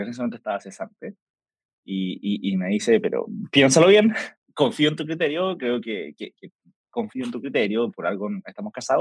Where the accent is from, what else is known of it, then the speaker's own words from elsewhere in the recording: Santiago, Santiago Metropolitan Region, Chile; Chileno, nacido y criado en Santiago de Chile, que es la capital de Chile.